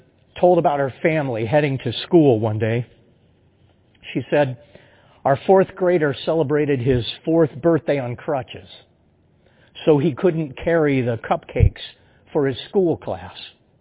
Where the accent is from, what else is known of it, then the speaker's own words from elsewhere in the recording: Akron, Ohio, United States; I grew up in Akron, the first of five children.